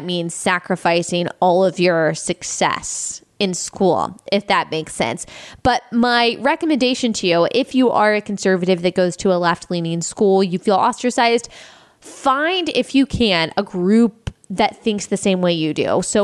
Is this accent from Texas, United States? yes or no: yes; Texas, United States; I grew up in Texas.